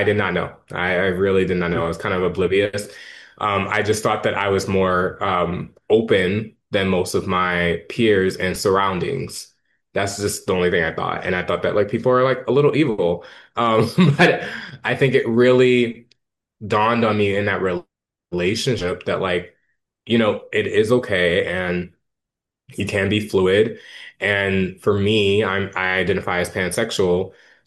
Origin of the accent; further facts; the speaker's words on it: New Orleans, Louisiana, United States; So for me, growing up in New Orleans, and being raised as a Baptist, right? As a Black Latinx man, you're kind of always told not to necessarily be feminine in any way.